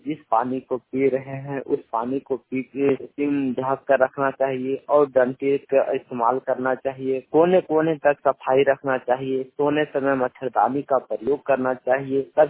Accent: Badam, Jharkhand, India; ग्राम बादम थाना बड़कागांव जिला हजारीबाग की निवासी हूँ।

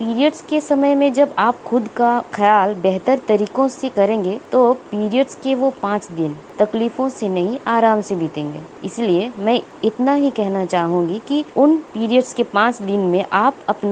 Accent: Bhubaneswar, Odisha, India; मैं भुवनेश्वर कलिंग विहार की रहने वाली हूँ। मेरी उम्र 26 है।

